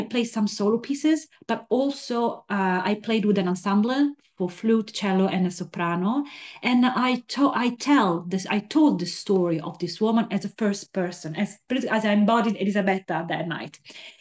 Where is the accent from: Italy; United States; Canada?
Italy; northern Italy; moved away; So I was living in Italy in the north. I come from North Italy, and I just wanted to, I don't know, I just wanted to try and move here for a while, not for a long time, just maybe for a few months, but then I'm still here. So I'm settled